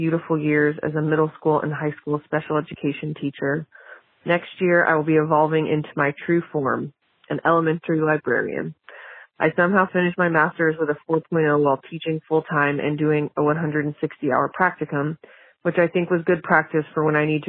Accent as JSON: {"language": "English", "town": "Austin", "region": "Texas", "country": "United States", "said": "I'm from Austin, Texas."}